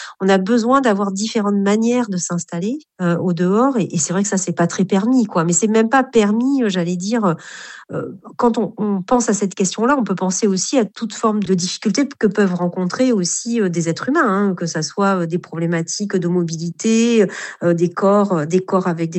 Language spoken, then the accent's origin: French; Bordeaux, Nouvelle-Aquitaine, France; moi, je suis de Bordeaux